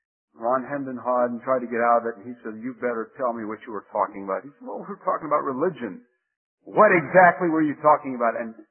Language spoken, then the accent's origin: English; Italy; Now, I know the Italian language. I grew up in Italy.